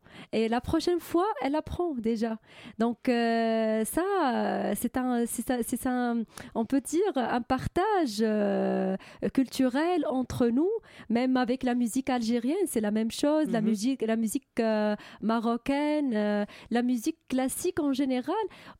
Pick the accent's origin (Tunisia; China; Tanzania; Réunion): Tunisia; parce que je suis tunisienne, donc je respecte toujours les attentes de ces tunisiennes